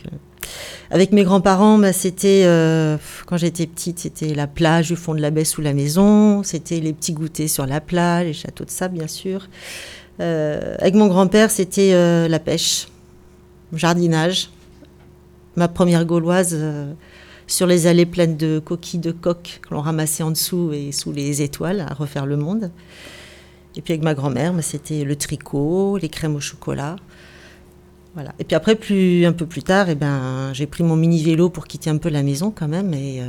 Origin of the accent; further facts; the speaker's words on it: Lannion, Brittany, France; born there; Alors ma Bretagne, c'est mon pays. Je suis d'ici, je suis née à Lannion. Je n'y ai jamais vécu que tout le temps que depuis un an, puisque je viens de revenir en Bretagne et que c'est ma première année à temps complet en Bretagne.